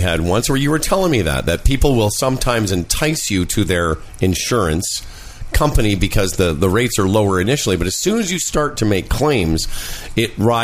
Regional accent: Saskatchewan, Canada; Because when I grew up in Saskatchewan, which is Western Canada

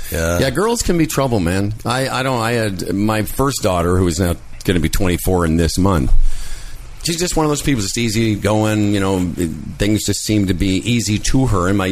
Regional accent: Moose Jaw, Saskatchewan, Canada; I'm a Jew from Moose Jaw.

